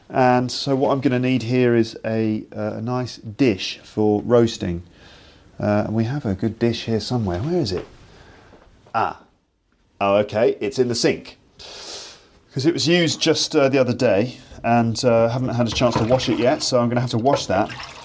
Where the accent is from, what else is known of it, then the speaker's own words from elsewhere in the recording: England, United Kingdom; because being English, you know, I might not have the most inspiring take on food, but who knows?